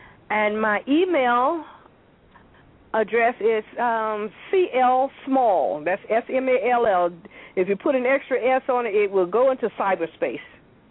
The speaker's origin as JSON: {"language": "English", "region": "North Carolina", "country": "United States", "said": "I'm a Southerner. I'm from North Carolina."}